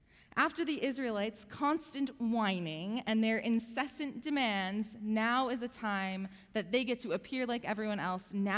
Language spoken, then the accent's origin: English; Edmonton, Alberta, Canada; I'm originally from Edmonton, Alberta.